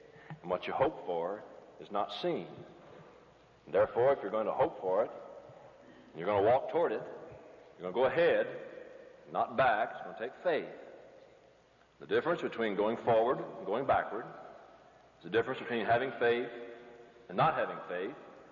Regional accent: Helton, Indiana, United States; I kind of knew, I'm from Helton, Indiana, Brother Reggie, so it doesn't take a whole lot to get me excited.

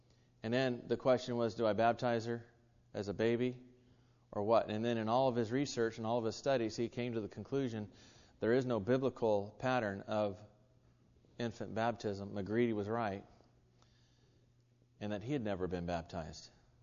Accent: Cocoa, Florida, United States; I grew up in First Christian Church at Cocoa.

